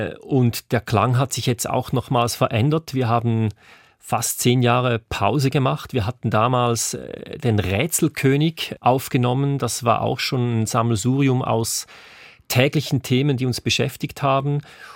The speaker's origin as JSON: {"language": "German", "region": "Thurgau", "country": "Switzerland", "said": "ich komme ja aus dem Kanton Thurgau und die Band spielt in Winterthur und die haben natürlich einen eigenen Dialekt. Das heißt, ich musste immer auch ein bisschen meinen Dialekt anpassen."}